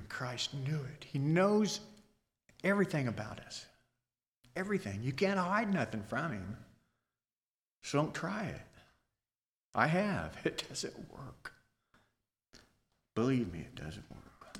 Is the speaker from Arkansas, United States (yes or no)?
no; Missouri, United States; I got to see it, because I'm from Missouri. You got to show me.